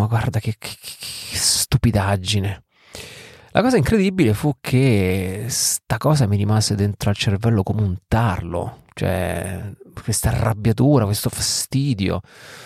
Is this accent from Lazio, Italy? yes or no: yes; Rome, Lazio, Italy; io sono di Roma, sono cresciuto in un quartiere di periferia di Roma, verso Monte Sacro